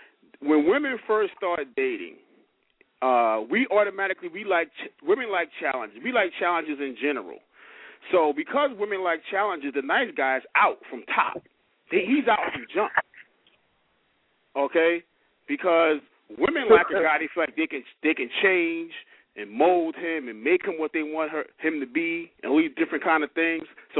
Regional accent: Crown Heights, New York, United States; I'm from Crown Heights, too. I've known Bree since kindergarten.

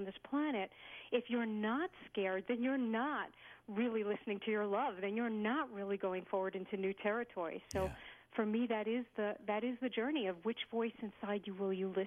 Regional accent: Brooklyn, New York, United States; But I grew up in Brooklyn, New York, and to Orthodox Jewish family

